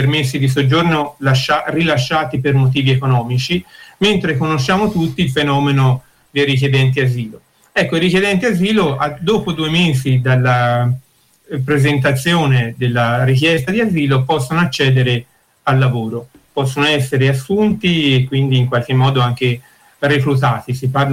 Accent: Colle di Val d'Elsa, Tuscany, Italy; Io sono di Colle Valdezza

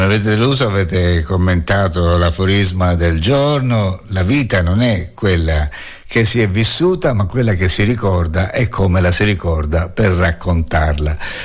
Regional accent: Portugal; Italian is a second language; now in Montefiascone, Italy; sono portoghese e vivo a Montefiascone.

